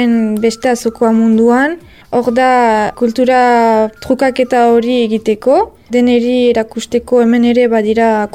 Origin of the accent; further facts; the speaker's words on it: Urrugne, Nouvelle-Aquitaine, France; Urruñakoa naiz eta 23 urte ditut.